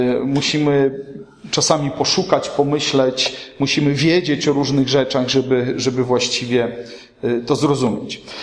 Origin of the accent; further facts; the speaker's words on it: Ełk, Warmian-Masurian Voivodeship, Poland; My w Ełku mieliśmy zawsze w moim dzieciństwie ulicę Orzeszkową.